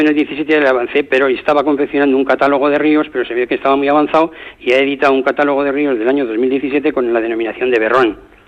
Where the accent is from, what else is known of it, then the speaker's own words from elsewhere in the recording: Antoñana, Basque Country, Spain; Yo soy de Antoñana.